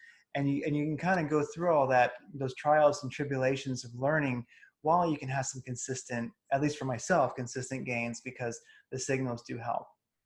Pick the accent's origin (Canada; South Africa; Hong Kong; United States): United States; Delaware; I'm from Delaware, actually.